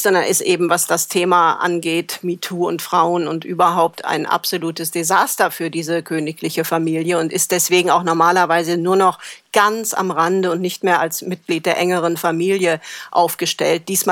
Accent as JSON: {"language": "German", "town": "Cologne", "region": "North Rhine-Westphalia", "country": "Germany", "tie": "born or raised there", "said": "Ich bin einfach ganz normal in Köln geboren und aufgewachsen"}